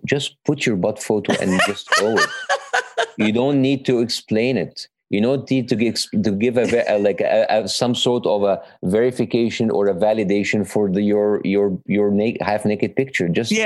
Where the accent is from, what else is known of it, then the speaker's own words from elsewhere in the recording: Egypt; now in United States; I am Egyptian American